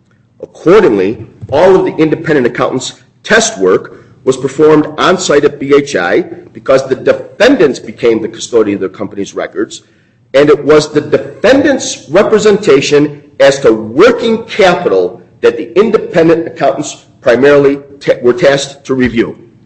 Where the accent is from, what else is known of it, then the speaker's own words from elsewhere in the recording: New York, United States; Your Honor, I'm from New York, so